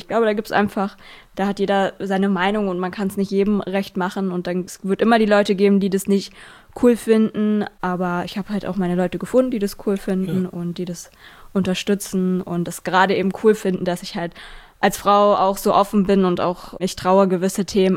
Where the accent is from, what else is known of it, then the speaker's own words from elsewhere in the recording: Kleinmachnow, Brandenburg, Germany; ich komme aus Kleinmachnow, das ist bei Berlin.